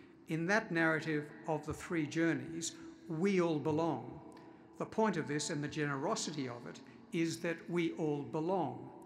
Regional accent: Australia; I am Australian, and on my grandfather's side of Jewish Russian descent, in fact, modern day Belarus descent

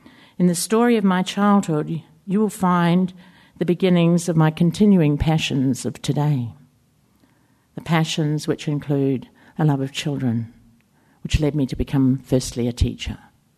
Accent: Richmond, Tasman, New Zealand; On the day I was born in Hillcrest Hospital, Richmond, Nelson, New Zealand, to … I was the first of four children. We were raised in a small two-bedroom house

